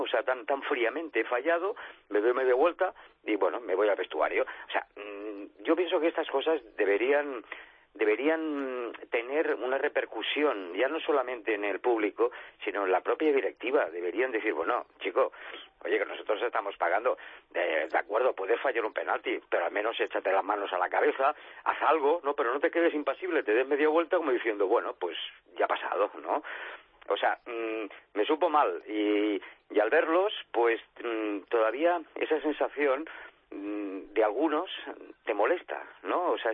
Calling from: Barcelona, Catalonia, Spain; de Barcelona.

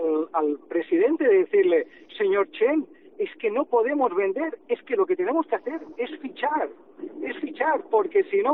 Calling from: Badalona, Catalonia, Spain; de Badalona.

